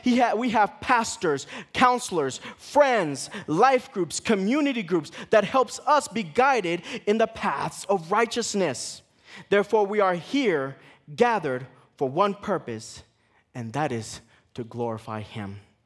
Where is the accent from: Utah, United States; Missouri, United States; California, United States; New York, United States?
California, United States; now in Colorado Springs, United States; This journey coming to Colorado, I'm from California, but this journey from Colorado Springs felt new.